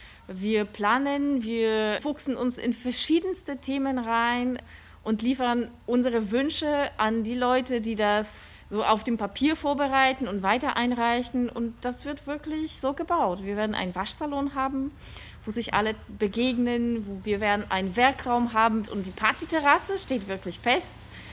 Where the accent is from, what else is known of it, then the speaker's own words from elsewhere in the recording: Poland; German is a second language; now in Germany; Ich komme aus Polen und ich kenne Wohnungsgenossenschaften eben aus meiner Heimat.